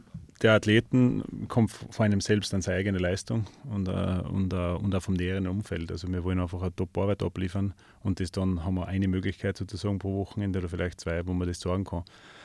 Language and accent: German; Austria; Aber als Österreicher und für Österreich verantwortlich ist natürlich noch meine eigene Liga.